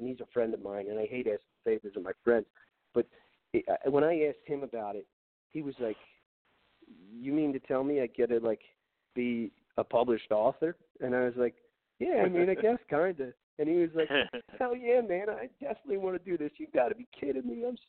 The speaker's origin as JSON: {"language": "English", "town": "Philadelphia", "region": "Pennsylvania", "country": "United States", "accent": "Philly", "said": "At least you're from the Philly area, so you can put up with my crazy accent anytime I do radio in San Francisco."}